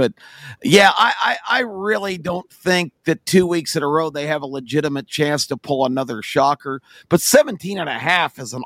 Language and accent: English; Atlanta, Georgia, United States; I have a little emotional skin in the game from growing up in Atlanta and being a Georgia guy.